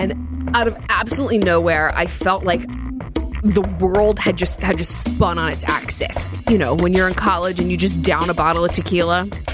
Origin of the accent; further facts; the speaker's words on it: New Jersey, United States; I grew up in North Jersey, so it was Jets fans, Giants fans